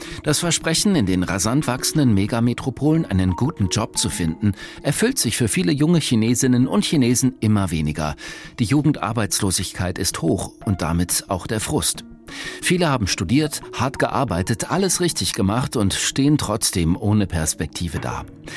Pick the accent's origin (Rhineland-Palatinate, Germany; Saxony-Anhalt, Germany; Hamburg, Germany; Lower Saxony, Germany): Hamburg, Germany; Wir kommen ja hier aus Hamburg, Norddeutsch